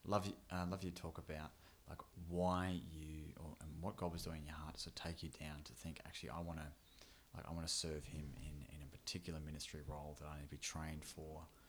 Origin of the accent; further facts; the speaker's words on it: Melbourne, Victoria, Australia; I'm from Melbourne.